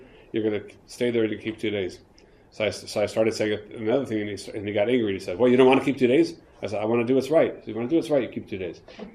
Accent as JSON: {"language": "English", "town": "Indianapolis", "region": "Indiana", "country": "United States", "tie": "born or raised there", "said": "We had a story when I grew up in Indianapolis"}